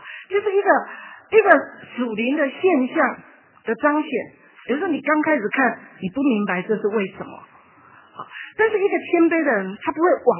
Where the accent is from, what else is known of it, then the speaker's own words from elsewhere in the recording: China; now in United States; 特别我们中国人很有这种观念